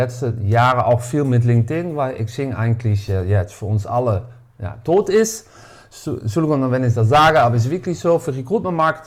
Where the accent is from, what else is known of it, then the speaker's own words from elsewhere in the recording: Netherlands; German is a second language; Ich habe hier auch, man hört mir auch ein bisschen, ich komme aus Holland